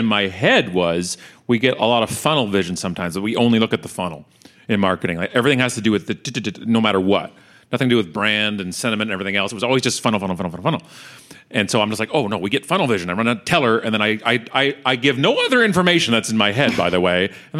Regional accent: Toronto, Ontario, Canada; We're from Toronto, Ontario, Canada.

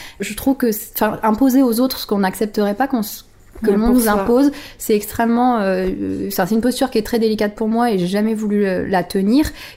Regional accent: Hauts-de-France, France; Je le disais, je viens du Pas-de-Calais et moi j'ai été baignée dans des bassins industriels où les gens n'avaient pas forcément énormément de moyens, n'avaient pas une culture extraordinaire

